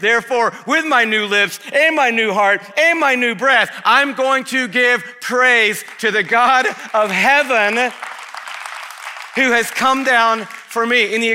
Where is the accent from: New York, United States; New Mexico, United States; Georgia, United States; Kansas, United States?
Georgia, United States; Atlanta; My life was so changed when I went to Texas to go to grad school after growing up in Atlanta. And you know how much I love growing up here.